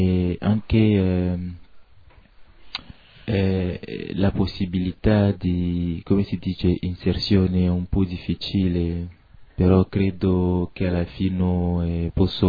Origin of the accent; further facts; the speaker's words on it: Togo; now in Italy; Certo, quando la situazione cambia, vado nel mio paese, però adesso sono qui in Italia e penso di rimanere qui.